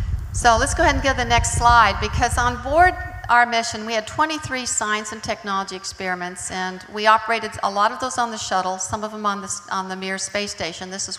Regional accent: Washington, United States; So you don't know that my dad was a Marine, and I grew up in Eastern Washington.

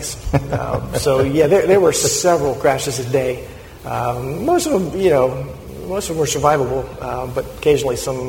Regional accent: Pennsylvania, United States; born there; I was born in a small town outside of Harrisburg, Pennsylvania, on June 15th, 1896.

